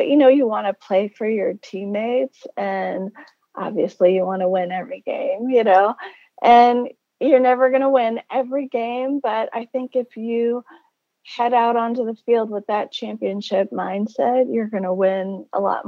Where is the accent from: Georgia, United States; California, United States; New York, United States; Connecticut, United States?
California, United States; I grew up in Southern California, so moving to South Bend, Indiana was kind of a culture shock.